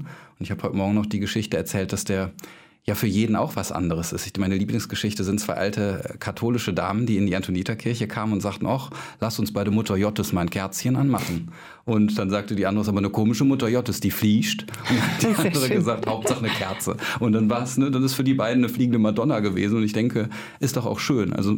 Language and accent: German; Duisburg, North Rhine-Westphalia, Germany; Ich komme aus Duisburg, da habe ich natürlich auch eine Heimatkirche.